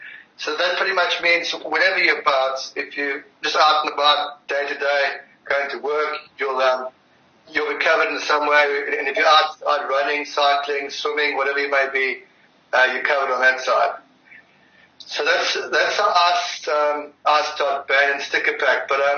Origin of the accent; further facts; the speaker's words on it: South Africa; I'm a South African. I like my sport, cycling and the rest.